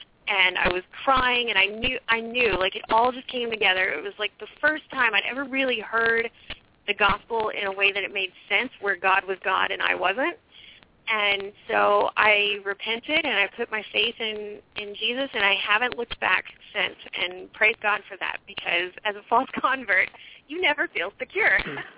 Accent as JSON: {"language": "English", "region": "Arkansas", "country": "United States", "tie": "born or raised there", "lives_now": "New York, United States", "said": "born and raised in Arkansas. I skipped around the country a bit after college. And now I live in New York with my husband, Paul."}